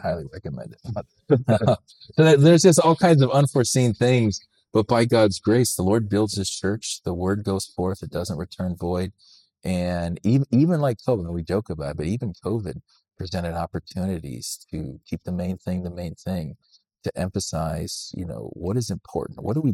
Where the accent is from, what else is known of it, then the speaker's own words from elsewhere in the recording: Ohio, United States; I'm from Northeast Ohio. Northeast Ohio is unique, unlike Western Pennsylvania, which there's not many Scotch-Irish.